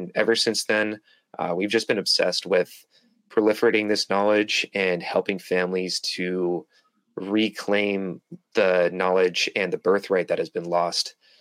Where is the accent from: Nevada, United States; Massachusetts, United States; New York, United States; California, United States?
Massachusetts, United States; I'm from north of Boston.